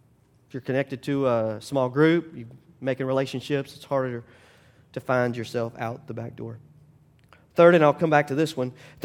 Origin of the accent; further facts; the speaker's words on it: Louisiana, United States; at least I grew up in Louisiana, so we had the blue law. You couldn't work on Sunday, right?